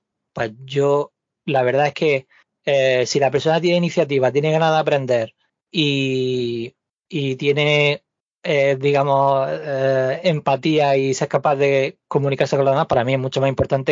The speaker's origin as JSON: {"language": "Spanish", "country": "Spain", "said": "ahora que soy el único español del equipo, ahora mismo en el equipo en el que estoy, no hay ningún español, estoy todo el día hablando en inglés"}